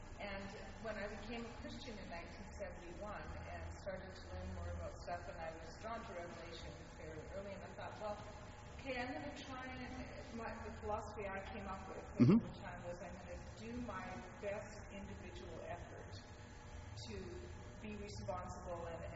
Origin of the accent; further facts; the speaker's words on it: Ontario, Canada; because I'm from Southern Ontario